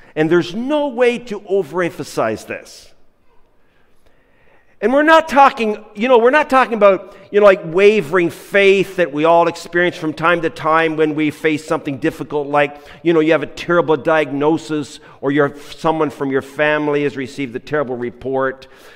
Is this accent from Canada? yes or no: yes; Newfoundland and Labrador, Canada; And my wife Donna is a retired music teacher, and so we come from the Rock. We're from the Rock.